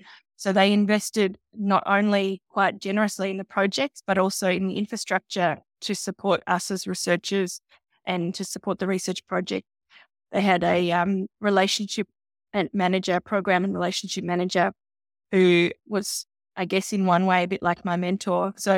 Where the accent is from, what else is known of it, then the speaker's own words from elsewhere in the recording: Australia; now in Austria; But I guess it could also be that being Australian gives you a little bit of courage in moving around the world.